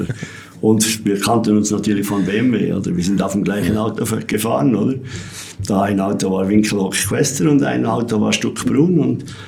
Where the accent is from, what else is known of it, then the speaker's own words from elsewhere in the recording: Lucerne, Switzerland; born there; Ich bin ja im Entlebuch geboren, da haben wir ja keinen See, ich konnte ja nicht schwimmen.